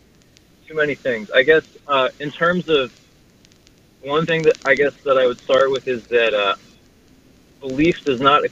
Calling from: New Jersey, United States; I'm calling from New Jersey.

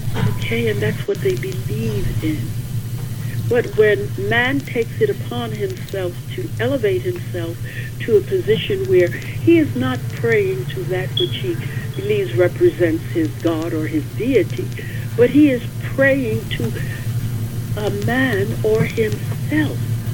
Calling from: New York, United States; Long Island.

